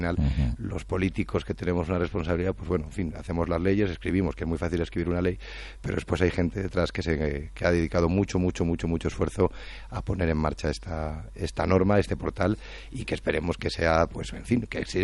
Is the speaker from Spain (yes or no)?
yes; Spain; a mí como español me parece que es muy razonable y me siento muy orgulloso de que en mi país se esté investigando